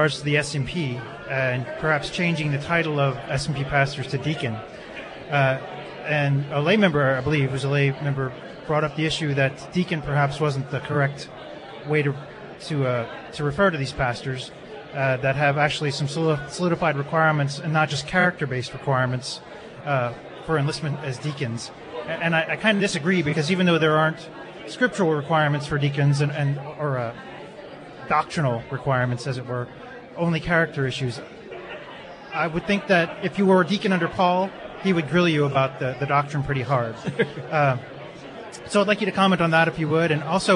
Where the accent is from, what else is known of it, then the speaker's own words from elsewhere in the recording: Syracuse, Utah, United States; I'm coming from Syracuse, Utah.